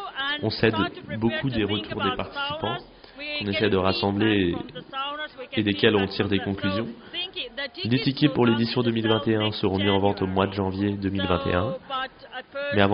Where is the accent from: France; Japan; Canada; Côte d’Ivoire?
Japan; French is a second language; Nous venons du Japon, on participe à cet événement en tant que promoteur de la culture japonaise.